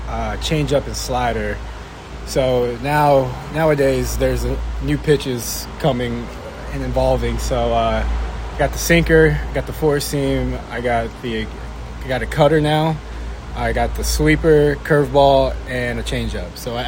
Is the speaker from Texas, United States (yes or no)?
yes; Corpus Christi, Texas, United States; I'm born and raised in Corpus, so it's only 2 hours away.